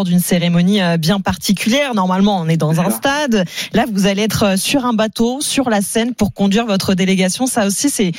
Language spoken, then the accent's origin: French; Spain; accent: Spanish; French is a second language; on va éviter à tout le monde mon triste accent espagnol